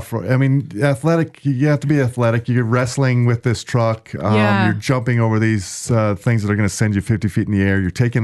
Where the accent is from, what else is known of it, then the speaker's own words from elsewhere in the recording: Indiana, United States; I mean, I grew up, I grew up in Indiana, a little country town.